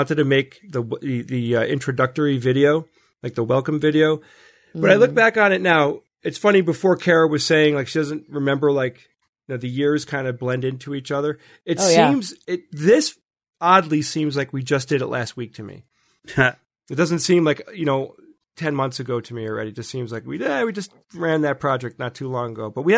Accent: New York City, New York, United States; I grew up in the New York City area

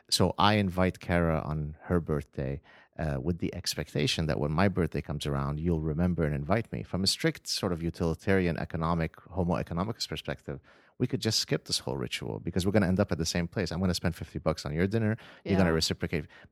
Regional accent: Lebanon; now in Los Angeles, United States; So I come from Lebanon

